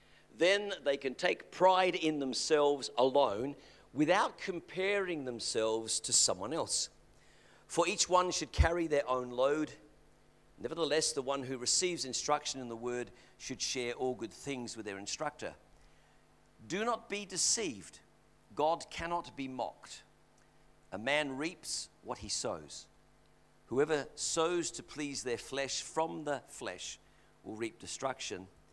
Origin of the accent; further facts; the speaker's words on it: England, United Kingdom; I have very fond memories of Christmas growing up in England.